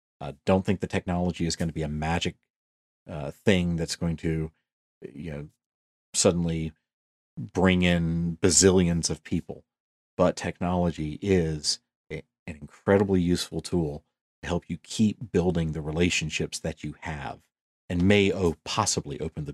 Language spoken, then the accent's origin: English; South Carolina, United States; As you know, I am from South Carolina.